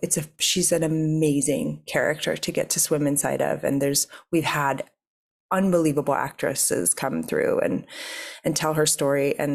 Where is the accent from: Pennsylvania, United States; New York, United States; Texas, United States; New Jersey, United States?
New York, United States; And I am a New Yorker. I love being in New York.